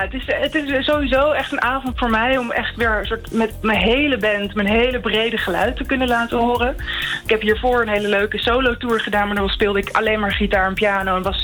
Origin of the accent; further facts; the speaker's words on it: Amsterdam, North Holland, Netherlands; Maar voor dit album ga ik weer terug naar mijn thuisstad, naar Amsterdam.